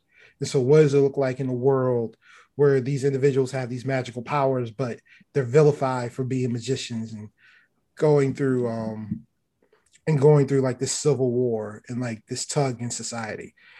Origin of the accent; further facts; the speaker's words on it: Baltimore, Maryland, United States; originally from East Baltimore, so from my hometown.